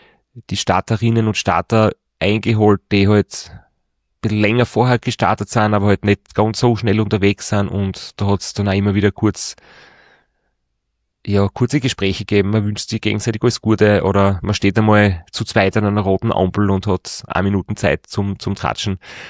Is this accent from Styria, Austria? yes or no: yes; Styria, Austria; habe einige Jahre in Leoben gelebt, ich war dort auf der Montanuni, ich bin dort sehr viel trainieren gewesen und ich bin ja im Bezirk Leoben aufgewachsen und geboren.